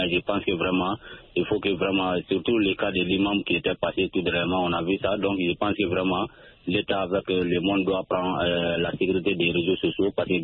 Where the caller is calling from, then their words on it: Mali; Oui, effectivement, toujours dans mon village natal